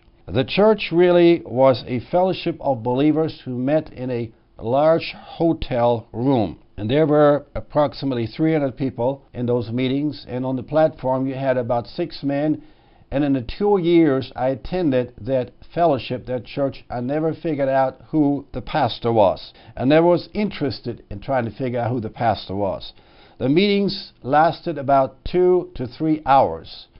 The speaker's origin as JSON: {"language": "English", "country": "Germany", "tie": "born or raised there", "said": "I was born and raised in Nazi Germany. I'm part Jewish. I was classified by the Nazis as a second-degree mongrel."}